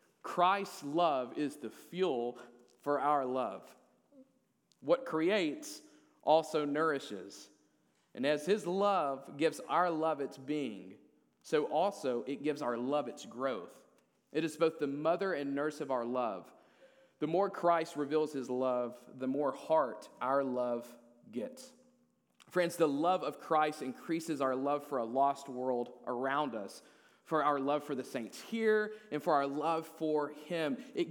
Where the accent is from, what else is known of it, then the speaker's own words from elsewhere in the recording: Crossett, Arkansas, United States; I was working for a temp agency in a local bank in Crossett, which is my hometown, Crossett, Arkansas.